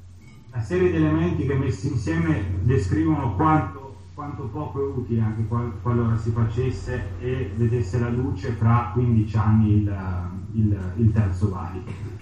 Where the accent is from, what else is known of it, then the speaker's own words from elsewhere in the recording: Turin, Piedmont, Italy; now in Genoa, Italy; Io non sono genovese, sono un torinese cresciuto in mezzo alle montagne del Piemonte, in mezzo alla Valsusa, che poi si è trasferito a Genova.